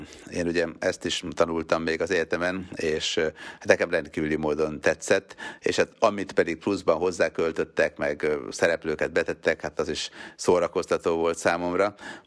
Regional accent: Hungary; mi magyarok vagyunk

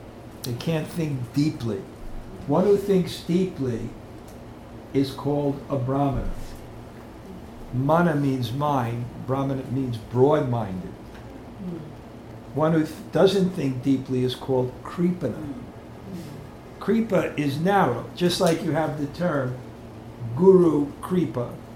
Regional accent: Brooklyn, New York, United States; born there; growing up, there was one book from where I came. I was born in Brooklyn.

